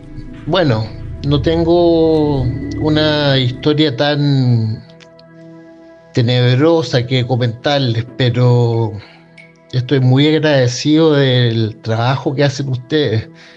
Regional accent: Chile; yo soy chileno

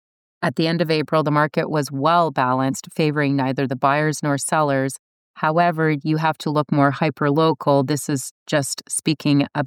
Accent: Cambridge, Ontario, Canada; I'm from Cambridge, which is approximately 40 minutes north of Hamilton, and that does not constitute north in Ontario standards.

